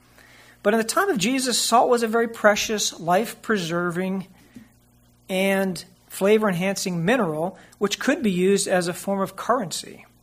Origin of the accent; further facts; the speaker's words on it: Massachusetts, United States; I was raised a Catholic in Massachusetts